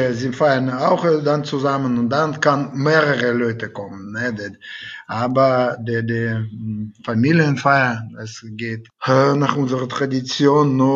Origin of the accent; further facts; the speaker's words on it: Siberia, Russia; German is a second language; Ich bin eigentlich aus Sibirien gekommen